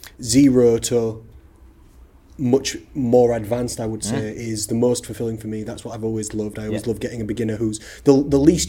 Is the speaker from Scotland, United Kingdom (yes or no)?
no; Rotherham, Yorkshire and the Humber, United Kingdom; I am from Rotherham at the end of the day, aren't I? I am from a council estate in Rotherham.